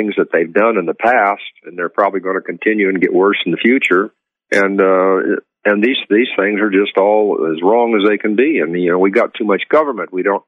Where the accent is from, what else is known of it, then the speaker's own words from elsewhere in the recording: Idaho, United States; And it's deploring that I'm from Idaho, and both of our senators voted for that bill.